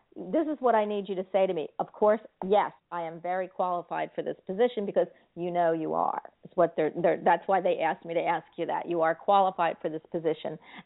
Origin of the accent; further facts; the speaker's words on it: Philadelphia, Pennsylvania, United States; now in Florida, United States; I mean, I'm from Philadelphia, and I had to move to Florida. I love Florida, but I do miss the North.